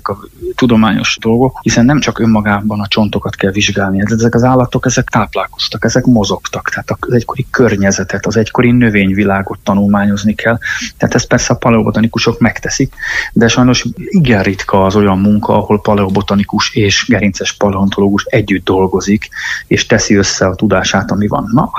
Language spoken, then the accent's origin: Hungarian; Ajka, Veszprém County, Hungary; én úgy egyébként ajkai vagyok, és Bakonyból származom, és hát ott rengeteg hegy van, sziklafal van, vagy olyan bánya, ugye szénbányák, bauxitbányák akkoriban még azért működtek